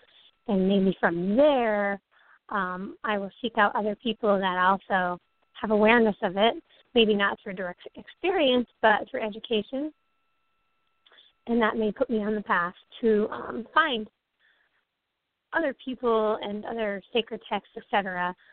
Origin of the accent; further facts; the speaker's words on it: Cape Cod, Massachusetts, United States; I was born in the United States. I moved to Cape Cod when I was 6. And my mother was a single mother.